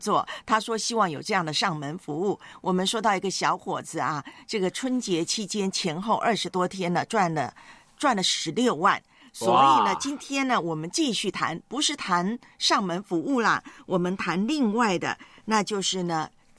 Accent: Taiwan; 在我的老家台湾呢，有一句俗语说什么呢？春天后母脸。

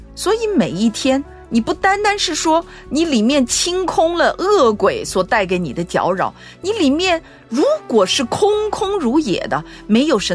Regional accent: China; 你知道我们中国人的默想是说，你要把自己的心放空

